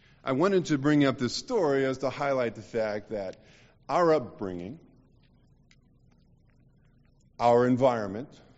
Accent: United States; Of course, growing up in America, and I'm not going to pick that fight. That's how I grew up.

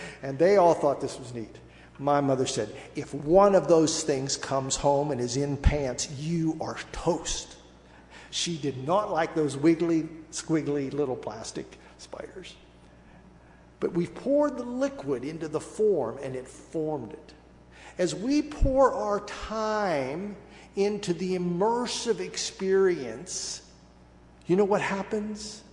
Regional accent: West Virginia, United States; knew I grew up in West Virginia, when friends lived across the hollow and not across the parking lot or across the other subdivision.

